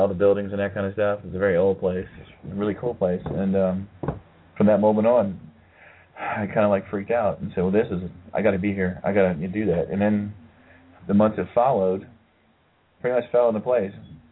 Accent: Ohio, United States; And I'm actually from Ohio. That's where I was raised. But ever since I've been to Colorado, now I have a tendency to tell people my home is in Colorado.

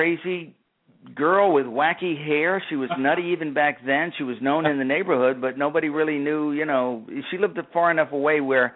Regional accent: Queens, New York, United States; I grew up in Richmond Hill, Queens. Richmond Hill, Queens.

